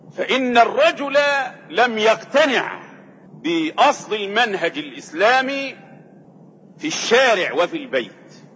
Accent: Egypt; ورغم أن عندنا في مصر كليات للتربية

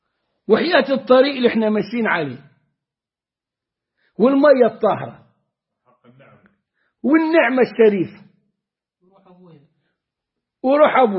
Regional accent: Upper Egypt, Egypt; فما كناش احنا بقيه البلاد في الصعيد نعرف العدوي

